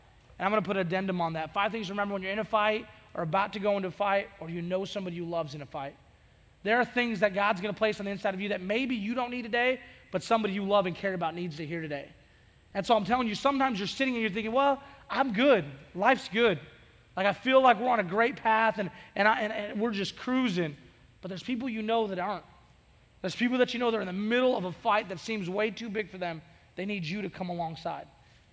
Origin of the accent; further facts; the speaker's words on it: Oregon, United States; now in Oklahoma, United States; I'm from Oregon, right? So when I moved to Oklahoma, it was like, your storms are like no other storms I've ever seen before.